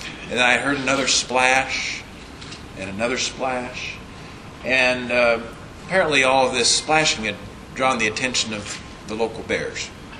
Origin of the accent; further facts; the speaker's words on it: Idaho, United States; So I'm from Idaho, as Tom indicated, and in Idaho, a beautiful area, great fishing in Idaho.